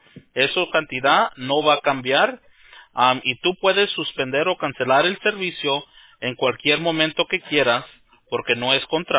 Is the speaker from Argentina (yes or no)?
no; Mexico; yo soy mexicano, nosotros usamos una palabra un poco más vulgar.